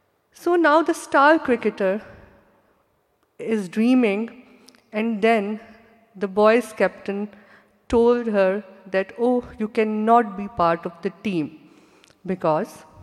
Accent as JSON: {"language": "English", "country": "Pakistan", "tie": "born or raised there", "second_language": "English", "said": "When I was growing up in Pakistan, women only became teachers or doctors and then went on to get married."}